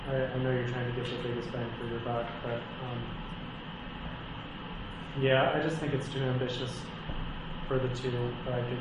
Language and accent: English; Midwest, United States; I'm from the Midwest. I love Zaxby's.